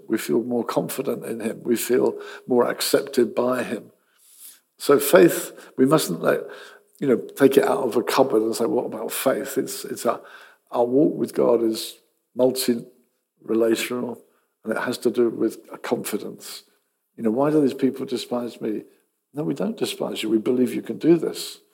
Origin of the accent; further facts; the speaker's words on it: England, United Kingdom; I'm English, so I'm a Christian, aren't I?